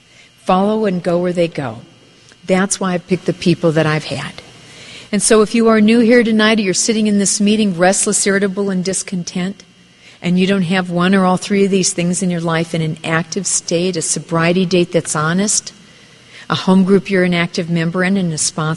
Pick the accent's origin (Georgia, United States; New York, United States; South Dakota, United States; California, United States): South Dakota, United States; I was raised in the cold. I was raised in South Dakota.